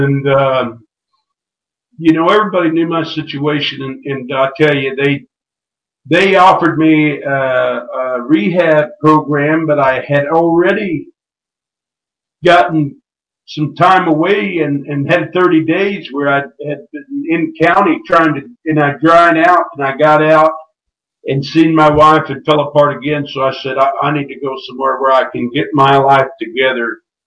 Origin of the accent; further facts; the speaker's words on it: Missouri, United States; I'm from Missouri, and Jesse James and I had a lot in common.